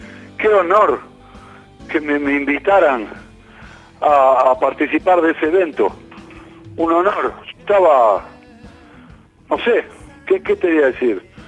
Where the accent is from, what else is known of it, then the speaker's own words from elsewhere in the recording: Uruguay; también ahí somos todos uruguayos